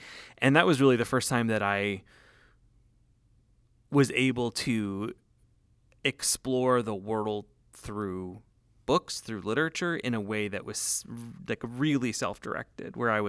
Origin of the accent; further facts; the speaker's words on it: Canada; I'm a white dude growing up in Canada